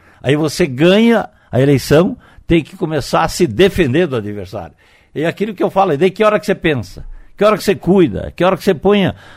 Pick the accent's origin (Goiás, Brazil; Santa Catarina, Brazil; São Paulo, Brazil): Santa Catarina, Brazil; moved away as an adult; now in Cascavel, Brazil; eu sou do estado de Santa Catarina, mas estou aqui em Cascavel há 50 anos, sou filho dessa terra, porque virei cidadão honorário